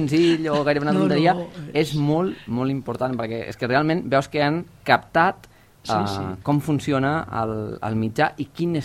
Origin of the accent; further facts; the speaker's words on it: Els Guiamets, Catalonia, Spain; els Guiamets no ho dic, perquè sigui l'escola del meu poble